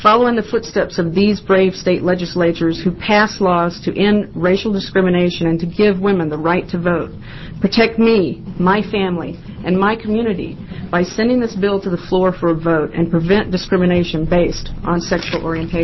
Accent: Deep South, United States; now in Eugene, United States; I was raised in the Deep South during the height of racial turmoil and discrimination.

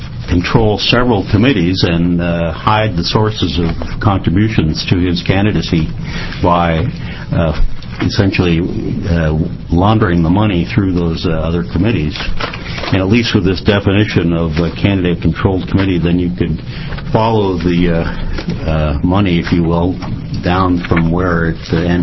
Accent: Oregon, United States; I'm from Multnomah County

